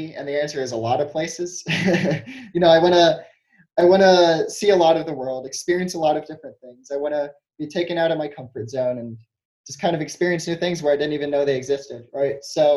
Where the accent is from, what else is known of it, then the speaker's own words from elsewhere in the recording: New Orleans, Louisiana, United States; growing up in New Orleans, jazz was always around.